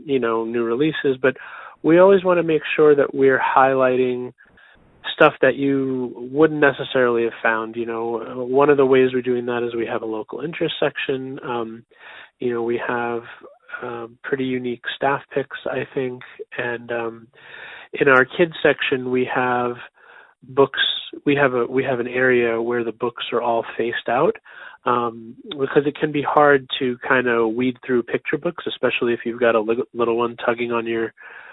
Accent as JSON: {"language": "English", "town": "Shrewsbury", "region": "Massachusetts", "country": "United States", "tie": "born or raised there", "also_born_or_lived": "Lowell / Denver", "said": "I'm not from here. I was born in Lowell, raised in Shrewsbury. And after I graduated from Boston University, I ended up living in Denver for about 8 years."}